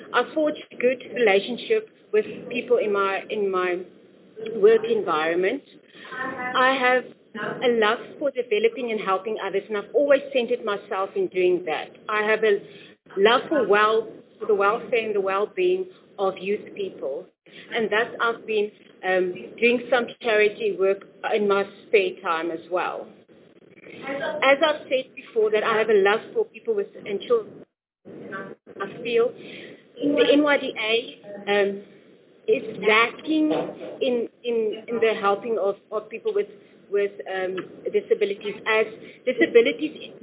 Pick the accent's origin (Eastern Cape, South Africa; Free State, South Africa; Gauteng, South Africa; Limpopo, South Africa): Eastern Cape, South Africa; Port Elizabeth; I am from Port Elizabeth, Eastern Cape, born and bred.